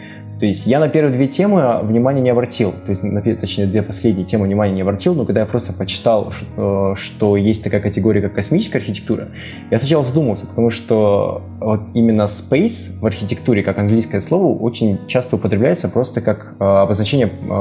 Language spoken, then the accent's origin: Russian; Kazakhstan; moved away as an adult; now in Czechia; я проучился в Казахстане сначала в университете, то есть я сам из Казахстана, проучился там полтора года, как только я окончил школу, после этого переехал в Чехию